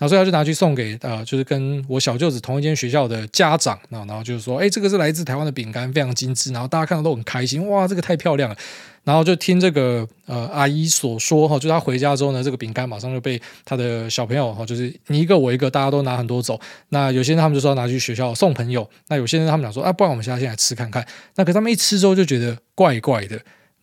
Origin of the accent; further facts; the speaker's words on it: Italy; Chinese is a second language; 可能是因为台湾的口味跟我们意大利人的口味是有一点差距